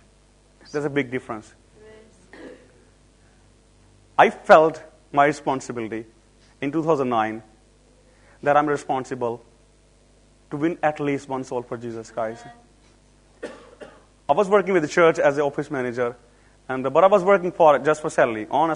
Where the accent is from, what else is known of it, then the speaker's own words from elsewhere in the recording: Pakistan; born there; It doesn't matter if I was born in Pakistan.